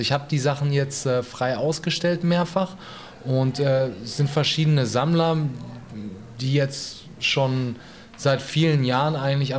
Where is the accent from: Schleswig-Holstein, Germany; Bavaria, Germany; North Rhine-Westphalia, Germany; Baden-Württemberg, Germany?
North Rhine-Westphalia, Germany; Bochum; now in Berlin, Germany; Ich komme ursprünglich aus Bochum und lebe mittlerweile in Berlin. Ich habe zwischenzeitlich in Dortmund und in New York studiert.